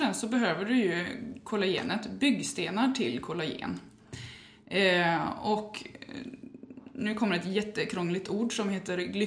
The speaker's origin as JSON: {"language": "Swedish", "town": "Tanumshede", "region": "Västra Götaland County", "country": "Sweden", "tie": "born or raised there", "said": "är född och uppväxt i Tanumshede. Jag har bott på lite olika platser i Sverige"}